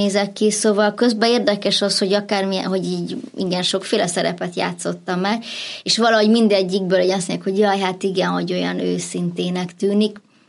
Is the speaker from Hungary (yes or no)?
yes; Budapest, Hungary; Én budapesti vagyok, mindenki azt hiszi, hogy vidéki vagyok